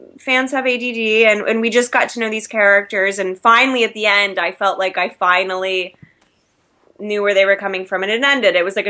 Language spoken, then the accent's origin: English; Ohio, United States; I'm from Ohio. You know, I was a punk kid.